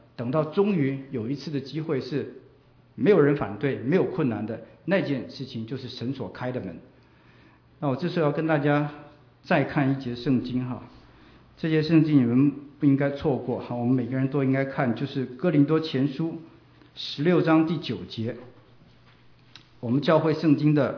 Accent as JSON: {"language": "Chinese", "country": "Taiwan", "moved": "yes", "lives_now": "Los Angeles, United States", "said": "当年我来自台湾，他来自马来西亚，然后我们都来到遥远的美国，然后刚好就是在那个时候我们都来到洛杉矶"}